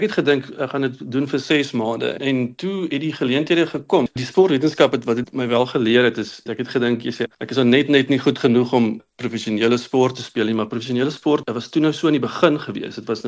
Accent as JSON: {"language": "Afrikaans", "town": "Brandfort", "region": "Free State", "country": "South Africa", "tie": "born or raised there", "said": "Ek het groot geword in 'n klein dorpie met die naam van Brandfort."}